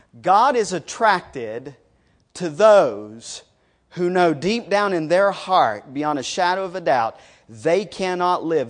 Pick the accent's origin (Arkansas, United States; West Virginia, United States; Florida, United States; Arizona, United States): West Virginia, United States; now in Charleston, United States; I'm actually from McDowell County. Don't hold that against me. But I got cultured. I moved to Charleston.